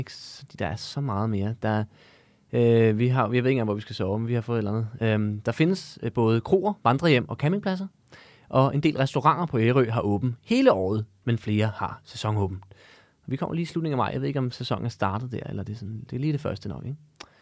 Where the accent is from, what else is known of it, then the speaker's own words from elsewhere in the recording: Ecuador; Jeg er fra Ecuador.